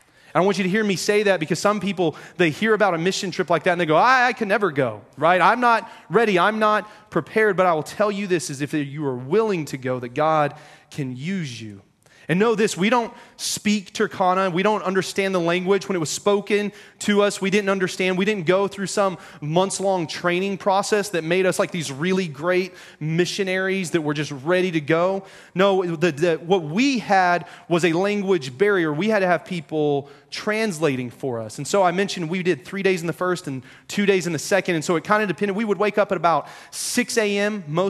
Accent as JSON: {"language": "English", "region": "Texas", "country": "United States", "said": "I'm from Texas and I'm with the young men's ministry."}